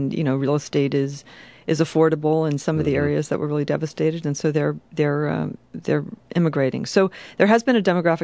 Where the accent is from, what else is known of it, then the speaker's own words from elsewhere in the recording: United States; that would surprise me as an American who had heard about New Orleans but never really gotten to know it.